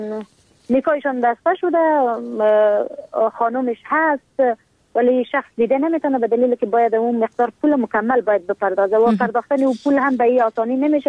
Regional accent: Helmand, Afghanistan; ما در ولایت هلمند بزرگ شدیم

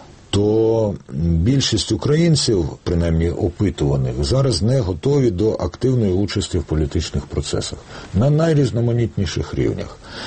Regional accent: Kyiv, Ukraine; як киянин, я хочу, щоб у нас в місті відбулися вибори

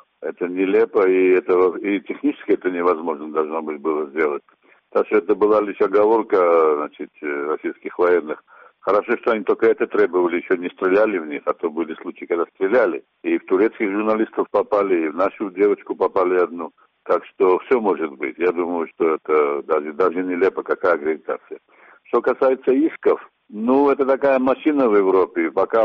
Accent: Tbilisi, Georgia; Russian is a second language; Грузия маленькая страна, все-таки у нас такой более провинциальный, может быть, взгляд на жизнь. Все-таки мы из Тбилиси смотрим или из Поти

